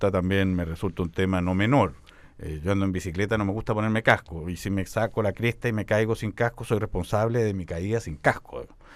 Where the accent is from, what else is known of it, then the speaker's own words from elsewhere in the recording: Chile; este servicio que hemos acordado los chilenos que me debe